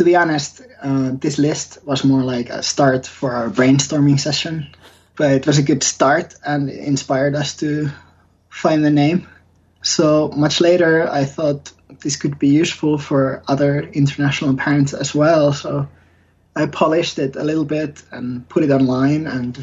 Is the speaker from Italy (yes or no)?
no; Finland; English is a second language; I'm from Finland.